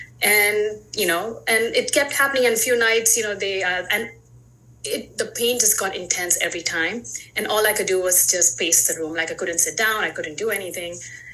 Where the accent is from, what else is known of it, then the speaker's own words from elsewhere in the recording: India; now in United States; You know, I'm an Indian immigrant. I came to the U.S. now, gosh, almost 20 years ago.